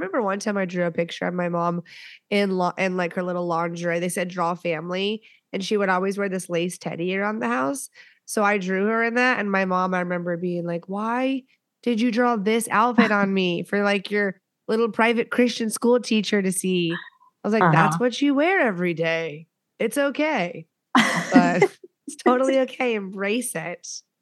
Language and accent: English; Texas, United States; Okay, so a lot of my family's in Louisiana. I'm from Texas and we were non-denominational, but like mega church, like speaking in tongues, like all that stuff.